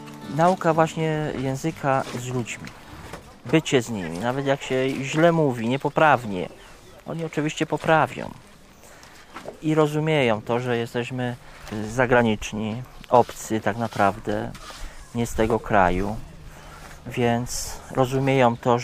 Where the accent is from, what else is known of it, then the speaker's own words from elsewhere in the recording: Rdzawka, Lesser Poland, Poland; pochodzę z okolic Rabki, z niewielkiej miejscowości Rdzawka.